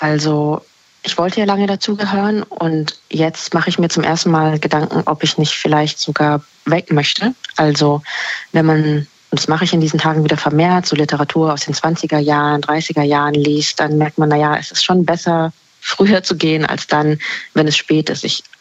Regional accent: Germany; habe ich mich, glaube ich, selber immer als Deutsche gesehen oder zumindest aus Deutschland kommend. Ich bin ja auch in Deutschland geboren, aber das habe nur ich so gesehen.

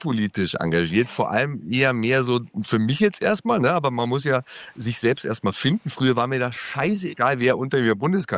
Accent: Bavaria, Germany; Naja, ich komme ursprünglich aus Bayern. Ich bin in Baden-Württemberg ausgerutscht

